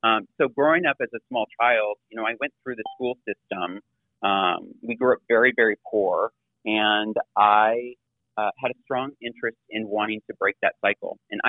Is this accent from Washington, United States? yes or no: yes; Seattle, Washington, United States; So I grew up in Seattle, and I grew up in a home that, for lack of better words, just, I would say, my parents didn't graduate from high school.